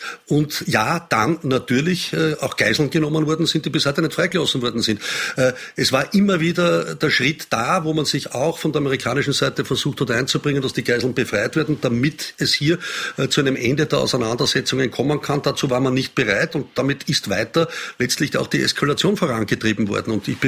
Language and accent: German; Austria; wir als Österreicher